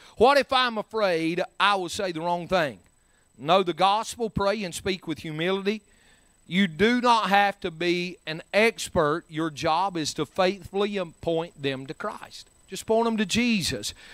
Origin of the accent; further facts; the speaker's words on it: Courtney, North Carolina, United States; But anyway, my people's from Wilkes County. But I grew up in Courtney.